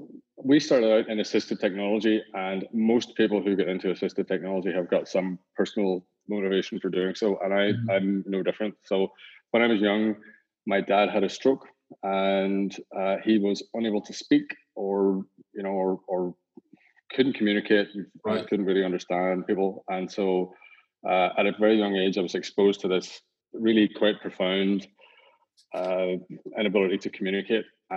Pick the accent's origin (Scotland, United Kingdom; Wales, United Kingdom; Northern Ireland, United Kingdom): Northern Ireland, United Kingdom; You can hear from my accent, I'm from Northern Ireland. I was brought up on a farm.